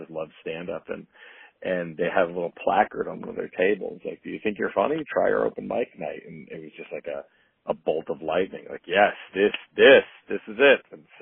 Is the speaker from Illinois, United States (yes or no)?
no; Dallas, Texas, United States; I mean, I'm born and raised in Dallas, Texas